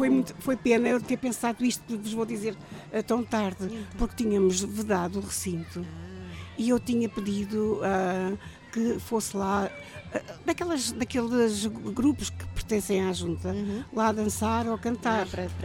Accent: Caselas, Lisbon, Portugal; born there; eu, que nasci em Caselas e que sabia como é que era o bairro antigamente

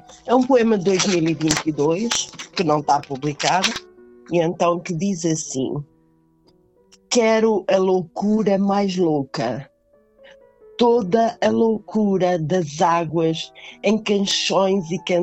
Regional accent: Pinhão, Norte, Portugal; eu nasci no Alto Douro, no Pinhão, naquela província de Trás-os-Montes e Alto Douro, no Pinhão que é mesmo junto ao Rio Douro e de lateralmente desagua ao Rio Pinhão, portanto sou feita de rios

